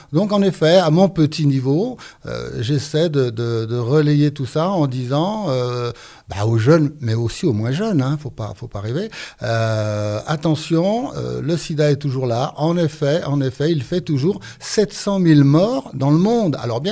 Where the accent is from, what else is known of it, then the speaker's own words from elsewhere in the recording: Bourgogne-Franche-Comté, France; born there; ma grand-mère principalement, qui tenait un café-restaurant dans ma région natale, qui est le Morvan.